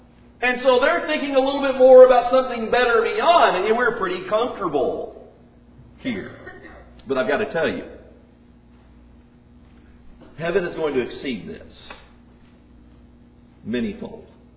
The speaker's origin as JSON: {"language": "English", "region": "Indiana", "country": "United States", "tie": "born or raised there", "said": "But I grew up in Indiana, and I got to go to that race several times."}